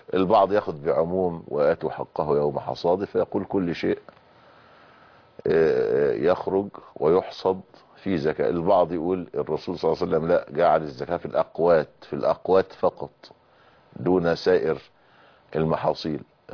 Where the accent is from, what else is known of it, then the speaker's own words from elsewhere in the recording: Egypt; معظم الاراضي عندنا في مصر